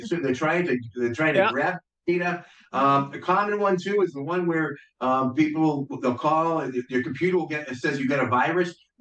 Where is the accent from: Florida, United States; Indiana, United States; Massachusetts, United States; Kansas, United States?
Massachusetts, United States; I grew up in the Berkshires and I love the Berkshires.